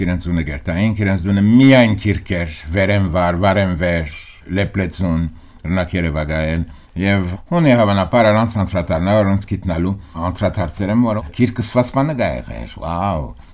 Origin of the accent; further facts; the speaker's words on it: Paris, Île-de-France, France; moved away as an adult; now in United States; ես Փարիզ ծնած եմ, Փարիզ մեծած, ուշ Ամերիկա անցած եմ, այդ 20 տարի մոտավորապես սկիզբը UCLA-ը, դո Կոլումբիա համալսարանները, ծածկի առաջ իմ գյանքս Ֆրանսիա էր անշուշտ